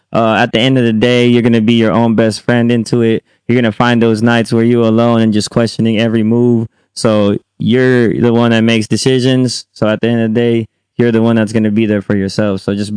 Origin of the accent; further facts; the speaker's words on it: Philippines; also born or lived in San Jose, United States / Stockton, United States; now in San Diego, United States; Born and raised in the Philippines. Touched down here in San Jose, California. Got raised in Stockton, California. Now I reside in Dago, San Diego, California.